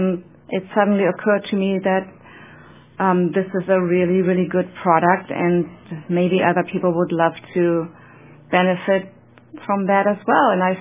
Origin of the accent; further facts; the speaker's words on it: Germany; accent: German; English is a second language; moved away as an adult; now in Ashland, United States; I was born and raised in Germany. I have the accent to prove that, I believe. I came to America about almost exactly 19 years ago